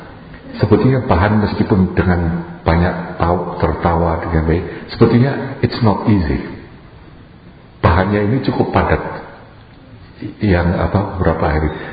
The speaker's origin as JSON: {"language": "Indonesian", "region": "Jakarta", "country": "Indonesia", "said": "apalagi aku dari Jakarta"}